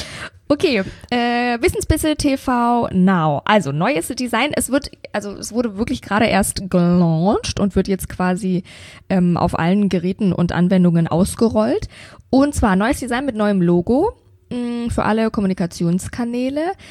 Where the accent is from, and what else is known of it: Bavaria, Germany